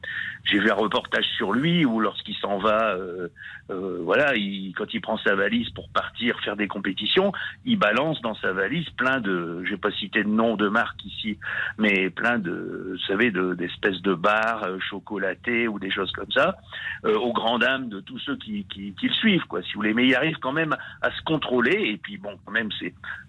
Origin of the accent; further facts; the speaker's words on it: Valenciennes, Hauts-de-France, France; born there; Et puis moi je suis dans les Alpes de Haute-Provence, mais je suis né à Valenciennes, que vous connaissez bien.